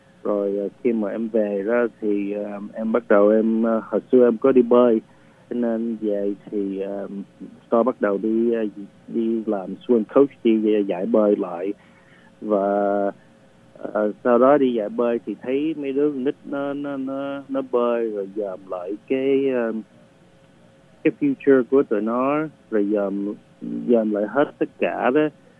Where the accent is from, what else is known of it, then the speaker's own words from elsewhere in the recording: Richardson, Texas, United States; Em lớn lên ở Richardson, em đi học ở trường Berkner, rồi sau đó em ra trường, em đi học ở Texas A&M University, em có bằng business.